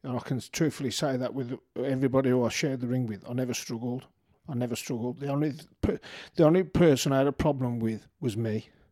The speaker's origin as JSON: {"language": "English", "town": "Tipton", "region": "West Midlands", "country": "United Kingdom", "said": "I'm from Tipton, you know"}